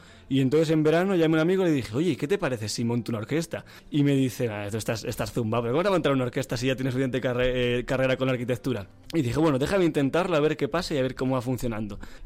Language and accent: Spanish; Soria, Castile and León, Spain; moved away as an adult; now in Madrid, Spain; yo soy de Soria, entonces allí terminé los estudios de piano y tenía que venir a Madrid